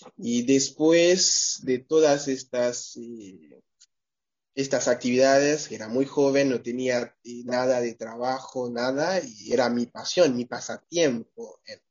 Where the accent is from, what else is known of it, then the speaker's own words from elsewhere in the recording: Port-au-Prince, Ouest, Haiti; also born or lived in Les Cayes; Pero yo me vi creciendo en Puerto Príncipe. Y ahí fui a la escuela, hice todos mis primarios, mis secundarios